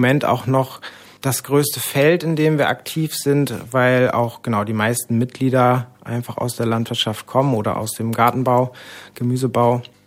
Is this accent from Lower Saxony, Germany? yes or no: no; Oberweimar, Hesse, Germany; Und ich komme aus Oberweimar, das ist ein kleines Dorf zwischen Marburg und Gießen